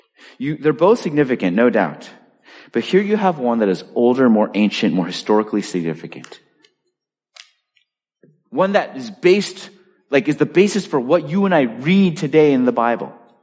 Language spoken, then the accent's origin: English; Boston, Massachusetts, United States; No, man, I grew up in Boston. I've never been on the Freedom Trail.